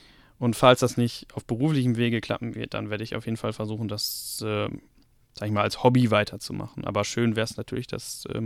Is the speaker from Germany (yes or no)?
yes; Münster, North Rhine-Westphalia, Germany; Ja, also ich bin aufgewachsen in Münster, Nordrhein-Westfalen. Münster, sehr schöne Stadt, Studentenstadt übrigens, Fahrradstadt.